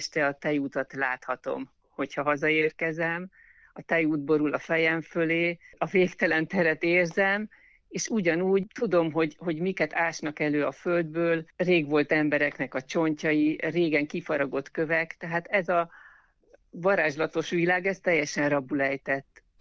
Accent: Budapest, Hungary; now in Visegrád, Hungary; Valójában nem a szülőhazám, én Budapesten nőttem föl, és amikor férjhez mentem, és már egyre jobban bővült a családunk, akkor döntöttünk úgy, hogy elköltözünk Budapestről. Aha. A választásunk Visegrádra esett. Most már hát 19 éve lakunk itt

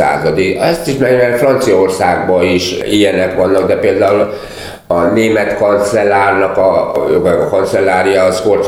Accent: Eger, Heves, Hungary; én a gyerekkoromat Egerben töltöttem, és egy Egrinek vallom magamat

